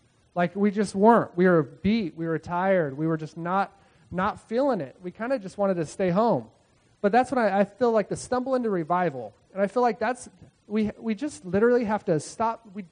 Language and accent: English; Bakersfield, California, United States; We're from Bakersfield, by the way. Send two kids from California all the way to Peru, to the middle of the Amazon jungle, for 30 people.